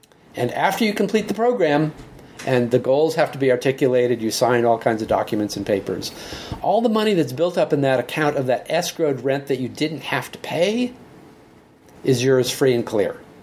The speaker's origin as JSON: {"language": "English", "town": "Los Angeles", "region": "California", "country": "United States", "tie": "born or raised there", "lives_now": "Boston, United States", "said": "Every time I would go to Los Angeles, I'm based in Boston, I grew up in Los Angeles."}